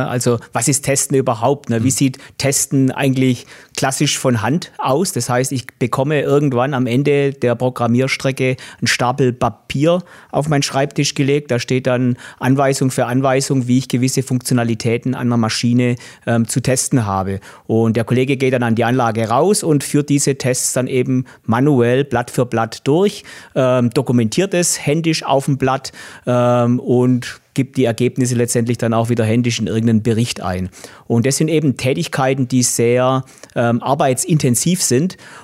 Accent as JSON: {"language": "German", "town": "Wolpertshausen", "region": "Baden-Württemberg", "country": "Germany", "said": "bin 51 Jahre alt, komme schön aus dem Packaging Valley aus Wolpertshausen, habe eine abgeschlossene"}